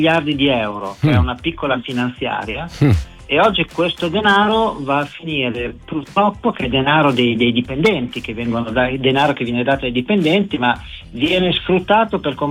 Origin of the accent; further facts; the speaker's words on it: Emilia-Romagna, Italy; per la Romagna in generale, visto che siamo romagnoli.